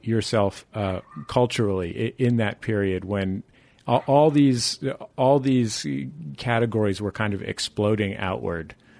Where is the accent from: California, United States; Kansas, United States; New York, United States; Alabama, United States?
California, United States; San Francisco; I'm from San Francisco, and I think maybe, you know, different people will be living in San Francisco 30 years from now, but it'll look largely the same.